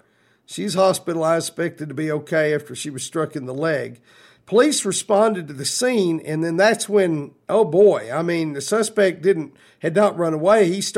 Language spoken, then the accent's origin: English; Texas, United States; We grew up saying Sabine in West Texas, but people in East Texas told me it's the Sabine years and years ago.